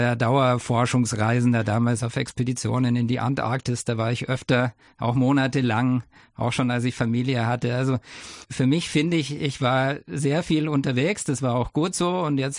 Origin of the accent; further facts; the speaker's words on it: Germany; accent: German; Eine Weile hat schon gedauert, aber ich habe damals einen sehr deutschen Akzent auch gehabt.